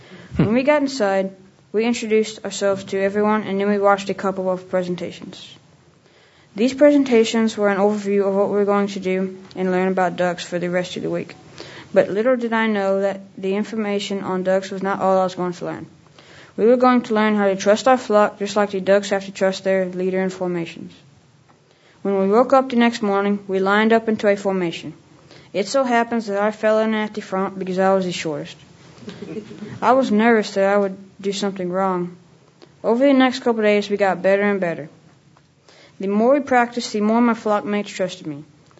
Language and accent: English; Brenham, Texas, United States; I'm from Brenham, Texas.